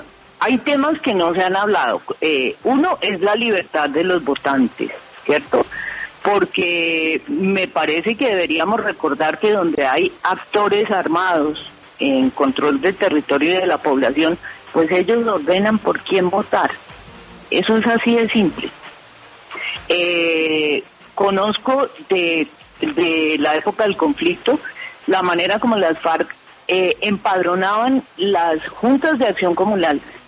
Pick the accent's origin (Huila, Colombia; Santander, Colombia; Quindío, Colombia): Huila, Colombia; Pitalito; Yo soy de Pitalito, Huila, con nexos con el Caquetá también.